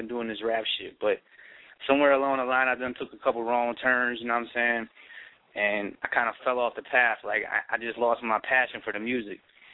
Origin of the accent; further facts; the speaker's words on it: Richmond, Virginia, United States; now in Virginia Beach, United States; I'm from Richmond, VA. I currently stay in Virginia Beach trying to do this music shit.